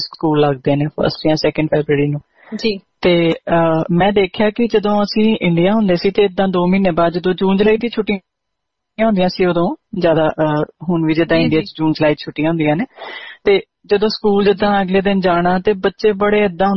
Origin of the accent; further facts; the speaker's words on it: Amritsar, Punjab, India; ਕਿਉਂਕਿ ਮੈਂ ਅੰਮ੍ਰਿਤਸਰ ਤੋਂ ਰਹਿਣ ਵਾਲੀ ਹਾਂ